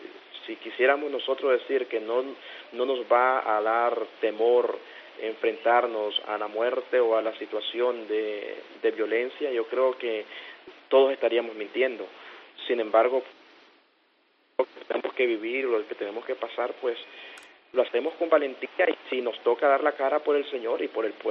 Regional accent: Nicaragua; Lo que nosotros deseamos como nicaragüenses es tener justicia social.

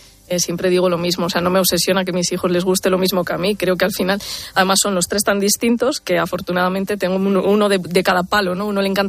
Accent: Asturias, Spain; Yo tenía mi trabajo en Asturias, era directora general de deporte allí en mi tierra

